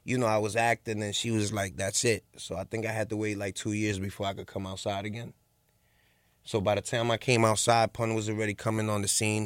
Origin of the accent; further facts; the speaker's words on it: Bronx, New York, United States; I'm from a lot of places in the Bronx.